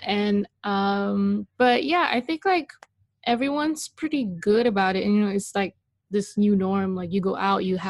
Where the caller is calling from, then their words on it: Kuala Lumpur, Malaysia; I am calling from Kuala Lumpur, Malaysia. And I've been out here since March. I was supposed to, I live in LA, but I still do a lot of work back mm-hmm. home in Malaysia